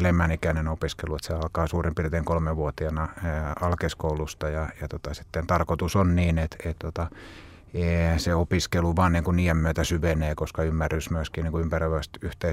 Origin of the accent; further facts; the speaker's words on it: Turku, Southwest Finland, Finland; olen Turusta. On meidän perheen ainoa henkilö, joka puhuu Turun murretta. Vanhemmat on eteläpohjalaisia ja vielä veljenikin on syntynyt Vaasassa.